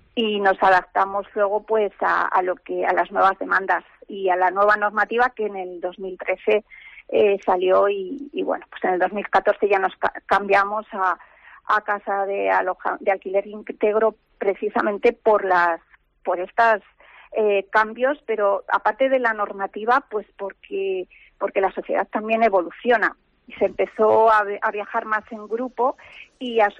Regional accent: Segovia, Castile and León, Spain; nacido en Segovia. Para mí la luz era muy importante, entonces lo primero que hice cuando volví a mi tierra es buscar un emplazamiento que tuviera el sol y la luz que siempre hemos tenido tan característico en nuestra provincia.

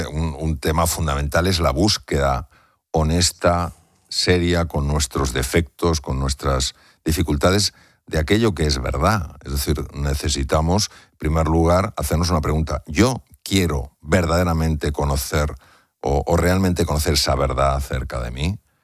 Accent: Madrid, Community of Madrid, Spain; Yo nací y crecí en Madrid, he dado muchas vueltas, pero sí.

